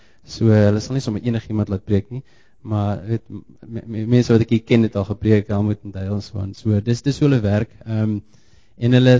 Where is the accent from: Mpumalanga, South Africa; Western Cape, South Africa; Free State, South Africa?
Free State, South Africa; Bethlehem; born there; so vergeef my as ek so bietjie sikkel met Afrikaanse woord, ek praat 90% van my tyd in Engels, maar ek is Afrikaans in Bethlehem gebore, so ek sal hoopelik daai ou wortels uitgrawe.